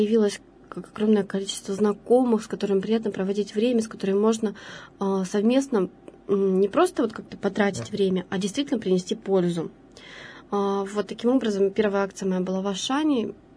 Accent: Lesosibirsk, Krasnoyarsk Krai, Russia; now in Yekaterinburg, Russia; я сама не из города Екатеринбурга, я из Красноярского края, города Лесосибирска

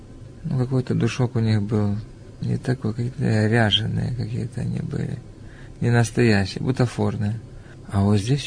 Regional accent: Krasnodar Krai, Russia; born there; Я родился на Кубани. Ну, мама моя была с Западной Украины.

